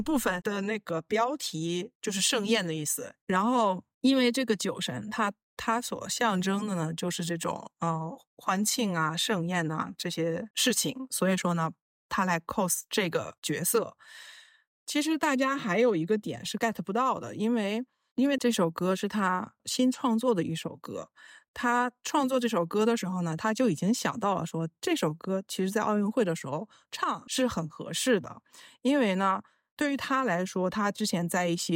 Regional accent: Paris, Île-de-France, France; 然后呢我们就是巴黎人就沿用了这个牧师

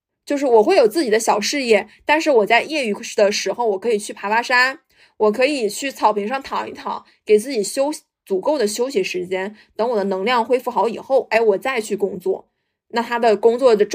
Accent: Shenyang, Liaoning, China; 对，因为我是在沈阳长大的，就有点像沈阳是我爸妈当年帮我选择的宜居城市

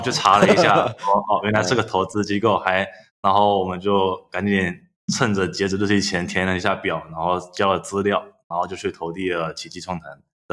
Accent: Quanzhou, Fujian, China; 我是福建人，我是福建泉州那边。

